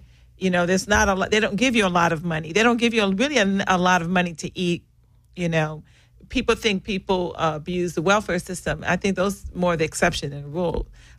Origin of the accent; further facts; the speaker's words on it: Los Angeles, California, United States; I mean, I grew up in South Central. I never saw a prostitute until like the last couple years.